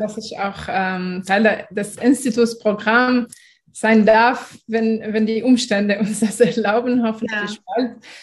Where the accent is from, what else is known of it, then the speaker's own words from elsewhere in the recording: Lebanon; now in Germany; Ich war auch in einem Gebiet, wo unter israelischer Besetzung. Das heißt, wir waren bis 2000 eigentlich wir gehörten nicht 100% zu Libanon